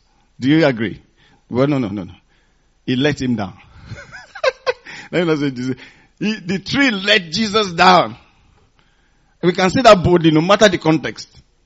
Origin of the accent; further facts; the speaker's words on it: Nigeria; when I was growing up in Nigeria, I never saw trees shed their leaves in autumn.